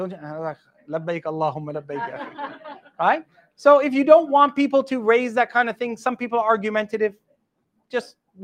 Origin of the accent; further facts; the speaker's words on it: Australia; You'll say Australia. If it's very busy and they see an Australian passport, or they'll say, okay, just go. Because they know in Australia, we, our healthcare standards are pretty good.